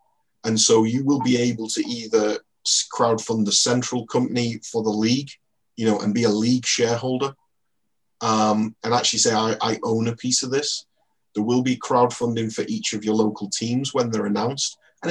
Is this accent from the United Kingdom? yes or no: yes; St Helens, North West England, United Kingdom; So I grew up in St. Helens playing rugby league